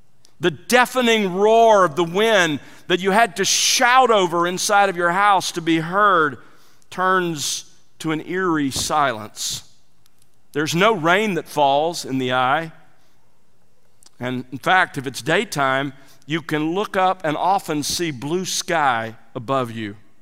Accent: Gulf Coast, United States; Growing up on the Gulf Coast, I lived through several hurricanes.

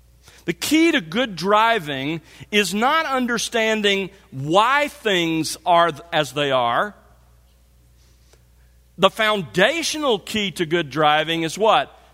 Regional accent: Mobile, Alabama, United States; As you know, I grew up in Mobile, Alabama.

